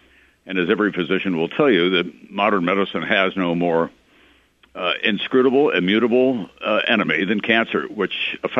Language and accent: English; Midwest, United States; I grew up in the Midwest